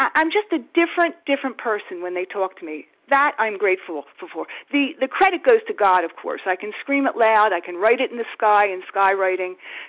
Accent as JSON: {"language": "English", "region": "New Jersey", "country": "United States", "said": "I'm from South Jersey"}